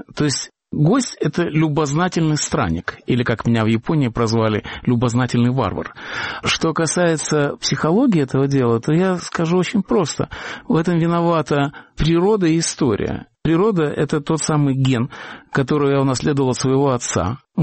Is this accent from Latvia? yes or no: yes; Riga, Latvia; я вырос в Риге, но Рига – это уже другая страна, не моя страна. И язык, на котором говорят в Риге, уже не мой.